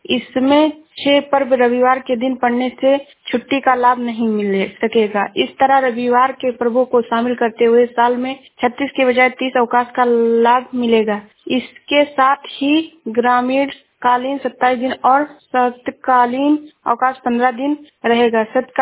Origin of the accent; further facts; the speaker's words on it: Shravasti, Uttar Pradesh, India; मैं जिला श्रावस्ती से हूँ।